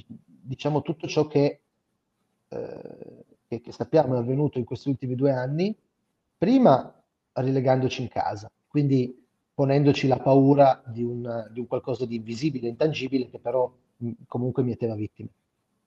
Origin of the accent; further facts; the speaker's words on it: Asti, Piedmont, Italy; tante cose della gente che io conosco, che frequento, con le quali sono cresciuto ad Asti